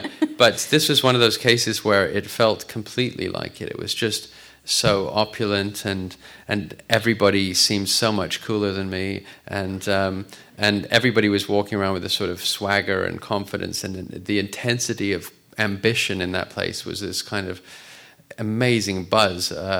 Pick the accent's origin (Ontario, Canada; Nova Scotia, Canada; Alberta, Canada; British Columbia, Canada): British Columbia, Canada; Vancouver; moved away; also born or lived in London; So I was born in London, and my parents, for work reasons, moved to Vancouver when I was at 7.